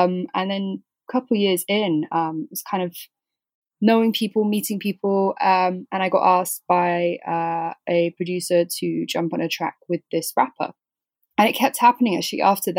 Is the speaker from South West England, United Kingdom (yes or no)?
yes; Swindon, South West England, United Kingdom; the roots and the origins of the music itself were kind of created whilst I was growing up in Swindon.